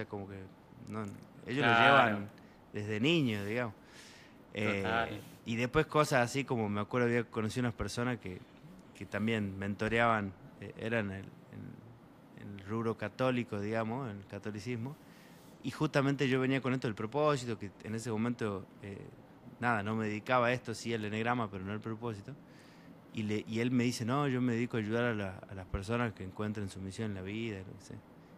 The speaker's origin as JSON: {"language": "Spanish", "country": "Argentina", "said": "digo, mirá, yo vengo de Argentina y vengo a meditar."}